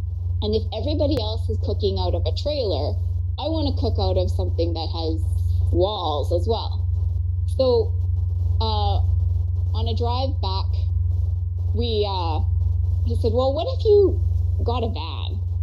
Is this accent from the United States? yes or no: no; Canada; because I'm a Canadian citizen, they actually had to let me back